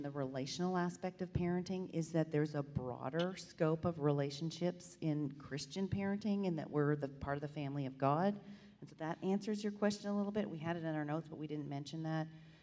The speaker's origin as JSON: {"language": "English", "country": "Canada", "said": "Andreas is from Austria. I am from Canada."}